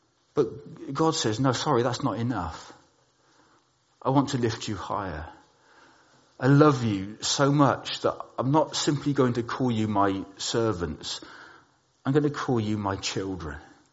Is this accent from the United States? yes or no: no; England, United Kingdom; I know we're English, but we are allowed to smile at that.